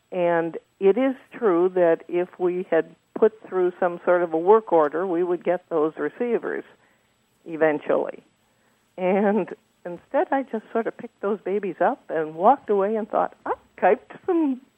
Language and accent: English; Minneapolis, Minnesota, United States; No. I grew up outside Minneapolis.